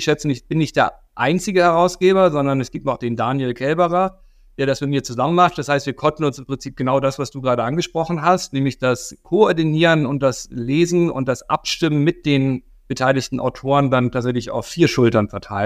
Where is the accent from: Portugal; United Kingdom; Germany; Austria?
Germany; Hamburg; Also ich bin gebürtiger Hamburger und habe da sehr früh angefangen, damals im Bereich Hip-Hop-Musik aufzulegen.